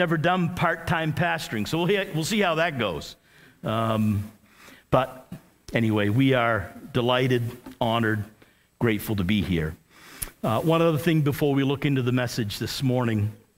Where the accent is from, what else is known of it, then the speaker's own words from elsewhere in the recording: United States; now in New Brunswick, Canada; As I mentioned last night, I'm from the United States, but I am a full-fledged Canadian citizen, so I'm in.